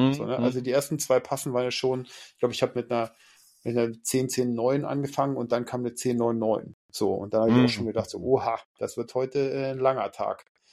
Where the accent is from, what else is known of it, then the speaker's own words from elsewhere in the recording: Germany; Und dann habe ich doch gesagt, ja, natürlich, wir sind doch Deutsche.